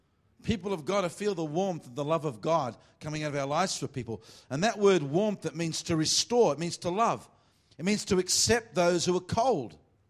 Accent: Australia; especially when I'm from Australia, not Arabia or somewhere.

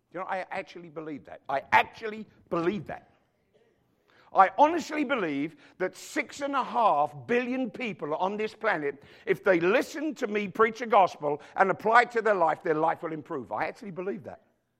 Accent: England, United Kingdom; I'm English

